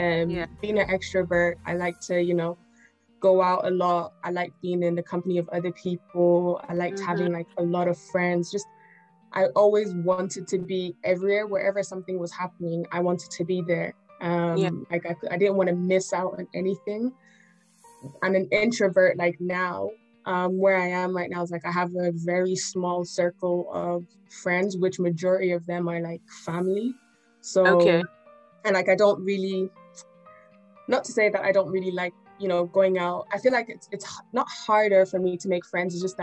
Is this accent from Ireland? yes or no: yes; Dublin, Leinster, Ireland; I'm Nigerian, but I'm from, I was raised in Ireland, Dublin, Ireland.